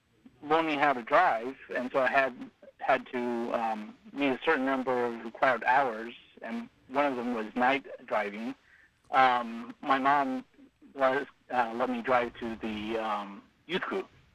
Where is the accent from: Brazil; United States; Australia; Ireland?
United States; Whitmore, California; So I was raised outside of Redding, California.